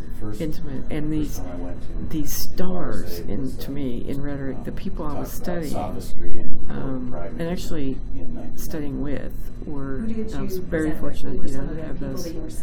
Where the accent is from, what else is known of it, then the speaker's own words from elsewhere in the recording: Texas, United States; this was in Texas. I'm a Texan.